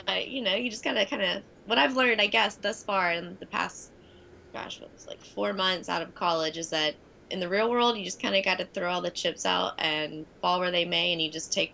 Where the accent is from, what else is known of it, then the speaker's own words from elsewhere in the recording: Knoxville, Tennessee, United States; Big money maker, and they're based in Knoxville. So that's nice because they're in my hometown.